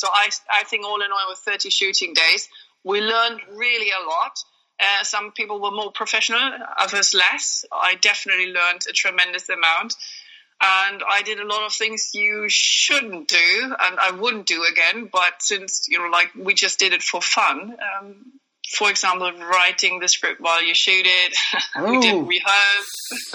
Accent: Germany; English is a second language; Since I'm from Germany, I kind of just shot certain scenes in Germany when I moved, when I was just on holiday for a month.

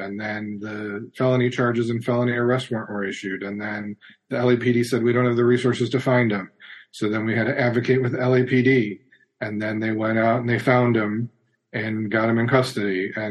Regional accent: Chicago, Illinois, United States; So I come from a law enforcement family, and I'm from Chicago.

